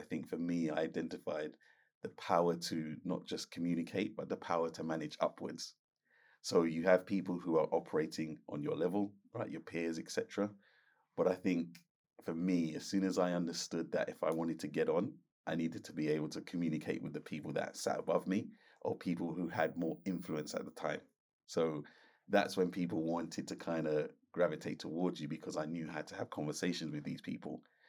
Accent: Kingston, Jamaica; accent: Jamaican; No, let me reiterate. Everybody where I listen to that program, you're watching them. I'm from Kingston

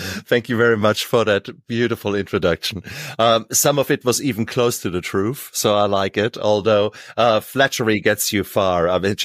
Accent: Germany; Yes, I come from Germany. Beautiful, beautiful place. Should you ever wish to go, I studied in Heidelberg. But in 1989, when I came out of university, the wall had just come down.

